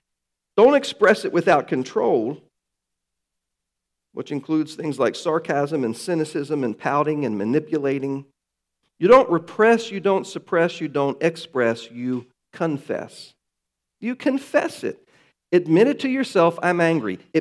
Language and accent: English; Baltimore, Maryland, United States; I grew up in Baltimore. It wasn't like that when I was growing up. But it's like that now.